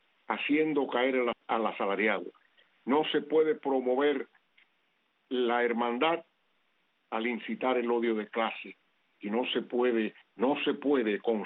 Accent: Cuba; tenemos la suerte como cubanos de tenerte

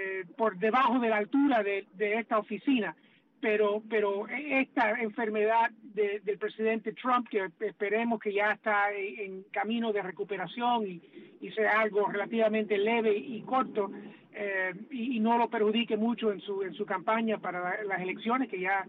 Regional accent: Cuba; now in United States; Nosotros como cubanos, que lamentablemente hemos sufrido la pérdida de la libertad en nuestra propia patria

